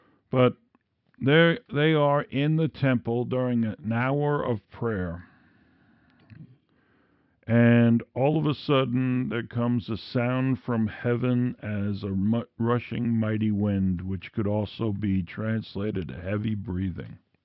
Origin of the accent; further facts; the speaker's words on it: New York, United States; I'm from Queens.